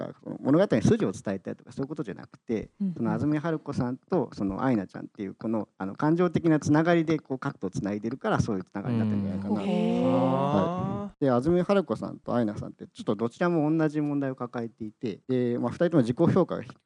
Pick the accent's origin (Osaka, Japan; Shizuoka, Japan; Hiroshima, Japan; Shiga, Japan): Shizuoka, Japan; 僕静岡出身なんですけど、はい、静岡だといつか地震が来るよという話をずっとされるんで、僕いつか地震で死ぬと思ってたんですね、はい、子供の頃、